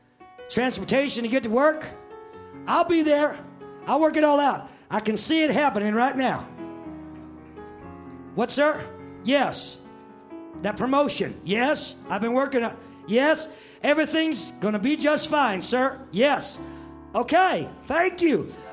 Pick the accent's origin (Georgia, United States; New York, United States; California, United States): California, United States; Oakland; I'm from Oakland, brother.